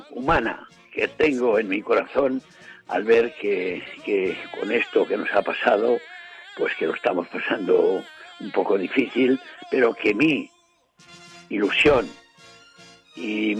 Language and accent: Spanish; Barcelona, Catalonia, Spain; desde aquí, desde Barcelona, que es mi tierra, me adoran.